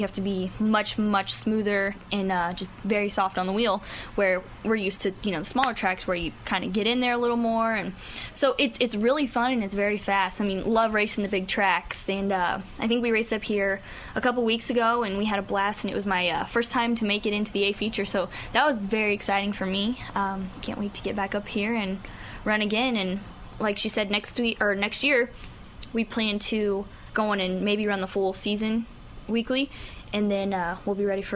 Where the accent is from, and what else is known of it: Sedalia, Missouri, United States